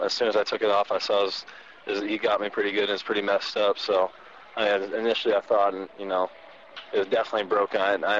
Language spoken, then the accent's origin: English; Portland, Oregon, United States; I grew up in Portland, Oregon, only about 2 hours away from Seattle